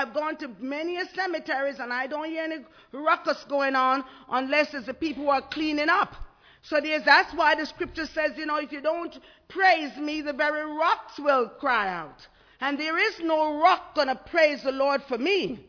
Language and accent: English; Jamaica; moved away; I'm from the Caribbean, you know, and our blood is warm. We are in the 90 degree all the time, 80 something. It's probably 80 something there now. But I thought, even if I've lived here longer than I live in Jamaica